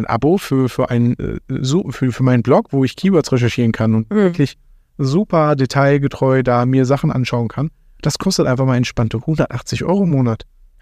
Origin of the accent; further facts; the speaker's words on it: Dortmund, North Rhine-Westphalia, Germany; Ich bin im Dortmunder Norden aufgewachsen.